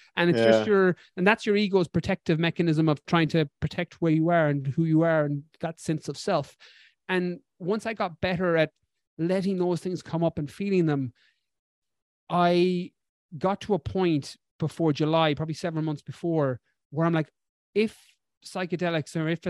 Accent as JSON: {"language": "English", "country": "Ireland", "accent": "Irish", "said": "Very long, peculiar name that I struggle with my Irish accent."}